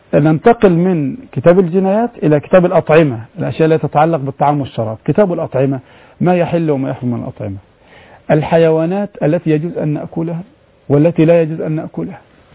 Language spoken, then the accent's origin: Arabic; Upper Egypt, Egypt; يعني عندنا في الصعيد الآن مسألة الثأر